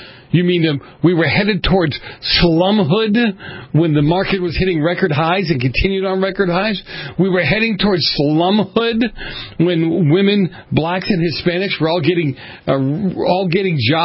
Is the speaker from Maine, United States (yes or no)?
no; Boston, Massachusetts, United States; Dave, I grew up in Boston in the early 70s, hardcore Italian section. Irish people ran the city of Boston.